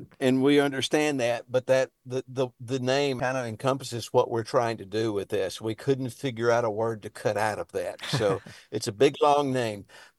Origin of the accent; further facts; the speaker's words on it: Arkansas, United States; I come from the Plantation Society in the Arkansas River Delta.